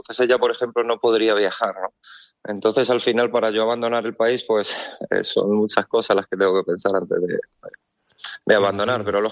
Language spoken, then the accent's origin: Spanish; Spain; para la gente que venimos de España, pues bueno, es complicado